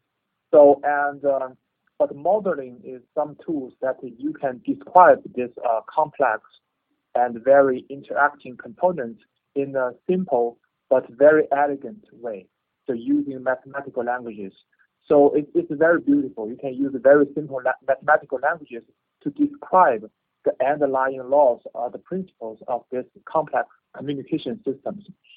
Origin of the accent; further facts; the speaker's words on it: China; born there; English is a second language; Okay. I was born in China.